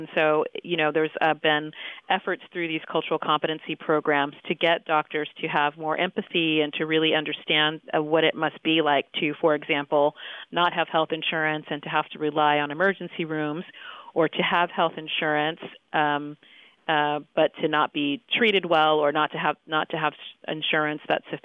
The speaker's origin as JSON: {"language": "English", "town": "San Diego", "region": "California", "country": "United States", "tie": "born or raised there", "said": "Yes, I grew up in San Diego, California. I was the grandchild, I guess, of migrants from the Great Migration."}